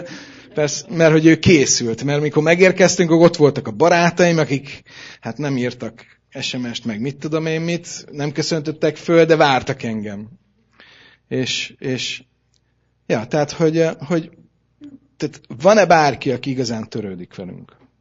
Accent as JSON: {"language": "Hungarian", "region": "Budapest", "country": "Hungary", "tie": "born or raised there", "said": "én budapesti vagyok. Itt nőttem fel világ életemben, ide tartozom. Budapesti vér csörgedezik ezen."}